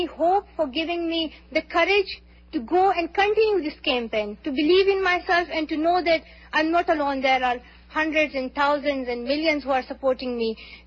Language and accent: English; Pakistan; as he's from India and I'm from Pakistan